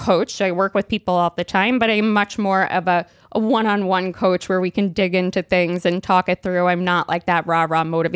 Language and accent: English; Brooklyn, New York, United States; I grew up in Brooklyn.